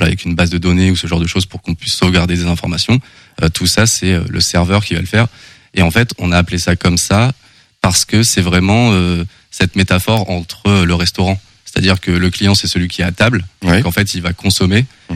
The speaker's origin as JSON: {"language": "French", "town": "Amiens", "region": "Hauts-de-France", "country": "France", "moved": "yes", "lives_now": "Angers, France", "said": "De base, je ne suis pas angevin. J'espère que ça ne va pas en décevoir certains. Moi, je viens d'Amiens. Et je suis arrivé sur Angers il y a à peu près 5 ans."}